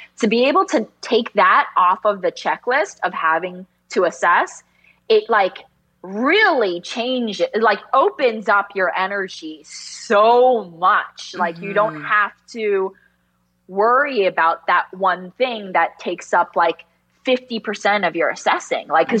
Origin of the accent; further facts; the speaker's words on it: New Jersey, United States; Like I grew up in New Jersey, North Jersey, which, and it was so homogenous.